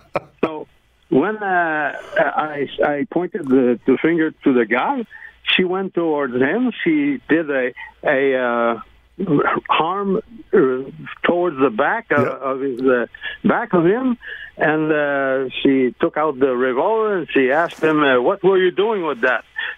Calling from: Montreal, Quebec, Canada

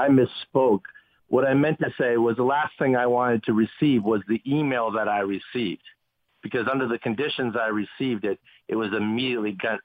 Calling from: Haiti; Yes, I'm calling you from Haiti.

